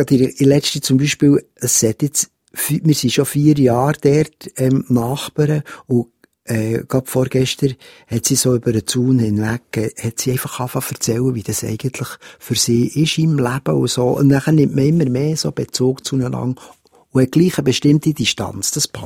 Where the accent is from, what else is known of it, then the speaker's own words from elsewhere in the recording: Schöftland, Aargau, Switzerland; Ich bin dort in Schöftland beispielsweise, bin ich, das heisst, es ist nicht der richtige Berg